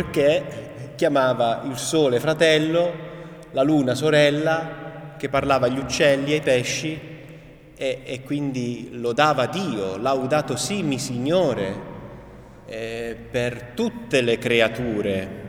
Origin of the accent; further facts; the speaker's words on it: Southern Italy, Italy; io provengo dal Mezzogiorno d'Italia